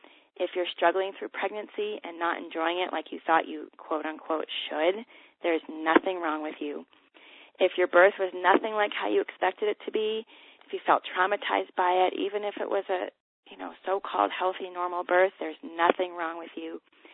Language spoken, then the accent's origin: English; Los Angeles, California, United States; now in Boulder, United States; I'm originally from Los Angeles, and I now live in Boulder, Colorado, with my husband and my two sons.